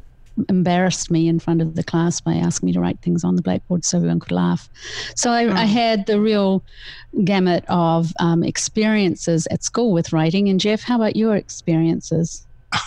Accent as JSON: {"language": "English", "country": "New Zealand", "said": "we're from New Zealand, so you don't have to worry about our accents for the next 30 minutes."}